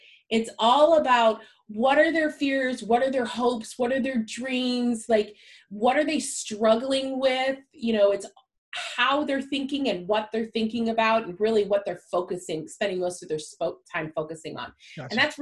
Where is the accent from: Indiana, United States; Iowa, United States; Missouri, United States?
Missouri, United States; So I'm from Missouri, which is pretty much the center of the United States for those that aren't familiar with the U.S.